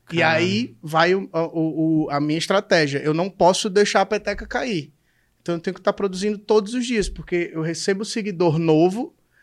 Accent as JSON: {"language": "Portuguese", "region": "Northeast Region", "country": "Brazil", "accent": "Northeastern Brazilian", "said": "Até que eu chego num ponto e falei, caralho, é o meu sotaque, é o jeito que eu falo, velho."}